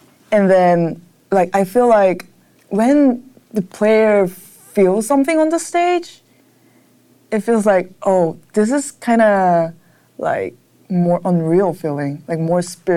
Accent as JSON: {"language": "English", "region": "Seoul", "country": "South Korea", "tie": "born or raised there", "said": "Actually, I grew up in Seoul, but I graduate alternative school in Korea."}